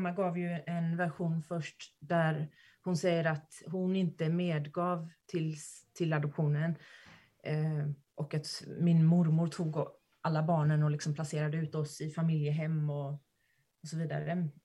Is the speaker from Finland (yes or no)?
no; Medellín, Antioquia, Colombia; Medellin.